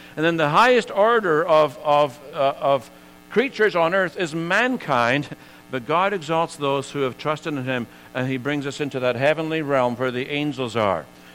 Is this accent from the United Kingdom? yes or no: yes; Scotland, United Kingdom; born there; I was born in Scotland and so on and all the rest of it.